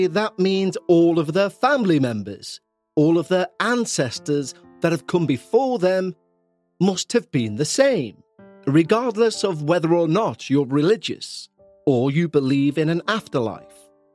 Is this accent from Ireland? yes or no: yes; west of Ireland, Ireland; from the west of Ireland who's had numerous paranormal encounters throughout my life.